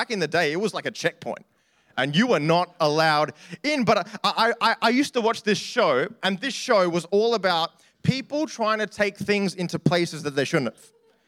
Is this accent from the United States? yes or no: no; Sydney, New South Wales, Australia; now in Perth, Australia; we're from Sydney, and Sydney has, we're Sri Lankan by descent.